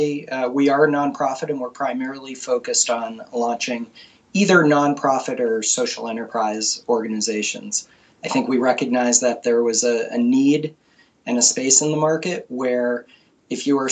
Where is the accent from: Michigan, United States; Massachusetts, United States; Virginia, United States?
Massachusetts, United States; So the long story is I grew up outside of Boston. I am the son of a tech entrepreneur in the Route 128 area